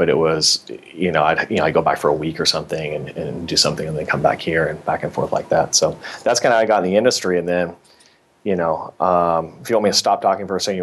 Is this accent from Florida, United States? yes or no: no; Washington, United States; I'm originally from the Seattle area. I actually grew up a little north of Seattle area, a little bit more rurally up there.